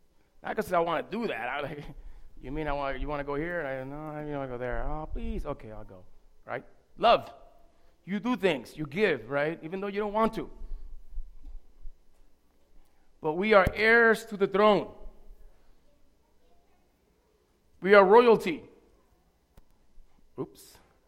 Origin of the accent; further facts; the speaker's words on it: Puerto Rico; born there; I was born in Puerto Rico, and she had some land.